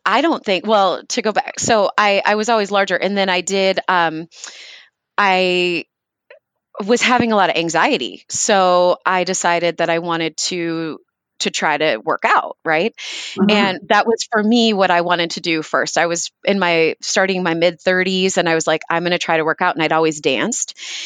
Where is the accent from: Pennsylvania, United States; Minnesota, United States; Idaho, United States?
Minnesota, United States; So yeah, I am a Midwest girl. I grew up in Minnesota